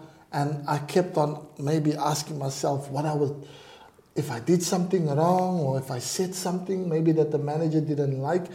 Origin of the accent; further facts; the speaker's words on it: Scotland, United Kingdom; I'm like a Scotsman. Scotsman never changes roots.